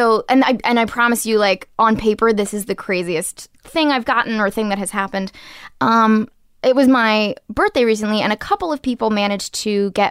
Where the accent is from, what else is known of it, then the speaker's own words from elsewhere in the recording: Portland, Maine, United States; I realize that I'm really lucky that I grew up in Portland